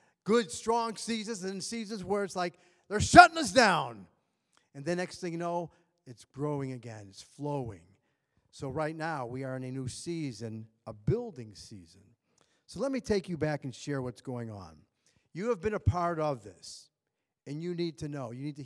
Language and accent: English; Chicago, Illinois, United States; I grew up in Chicago, and so we know cold.